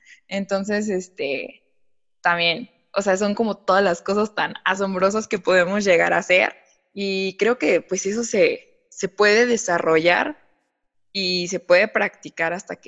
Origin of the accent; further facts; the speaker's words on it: Mexico; para si nos escuchan de otros países, nosotros somos mexicanos, por favor